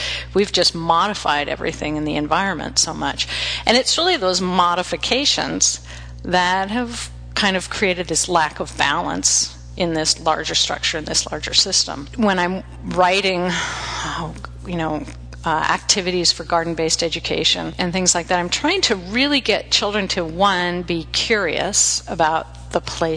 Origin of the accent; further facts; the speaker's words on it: Portland, Oregon, United States; I grew up in Portland and spent a number of summers at summer camp on the Oregon coast lying on rocks looking in tide pools.